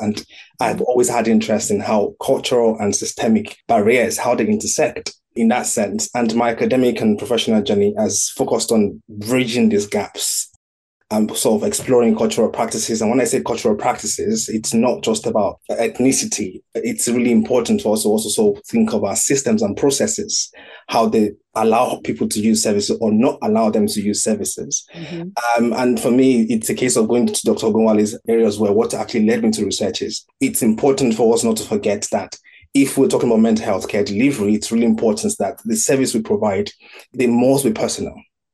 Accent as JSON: {"language": "English", "country": "Nigeria", "tie": "born or raised there", "moved": "as an adult", "lives_now": "United Kingdom", "said": "For me, I was born and bred in Nigeria. I moved to the UK in very early 20s."}